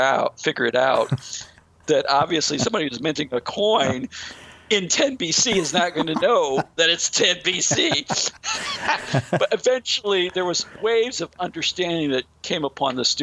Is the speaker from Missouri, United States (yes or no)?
yes; St. Louis, Missouri, United States; I'm from St. Louis. Like people that say St. Louis, like we don't go around and refer to the city as St. Louis.